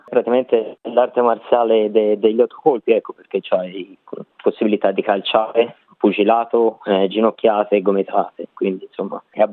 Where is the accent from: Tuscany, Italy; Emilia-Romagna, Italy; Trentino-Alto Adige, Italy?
Tuscany, Italy; Prato; moved away as an adult; now in Australia; Allora, io sono di Prato, cioè 30 anni, sono venuto via dall'Italia, ho lasciato l'Italia, avevo 26 anni.